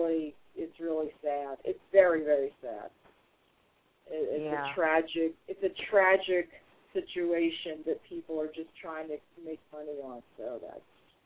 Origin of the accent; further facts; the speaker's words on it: United States; I'm an American, and I know that, okay?